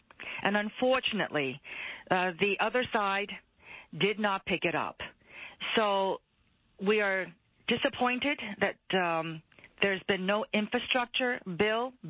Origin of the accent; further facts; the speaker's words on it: Kentucky, United States; Rural America has been overlooked. I always say, I come from Kentucky, and I used to live in, you know, urban areas.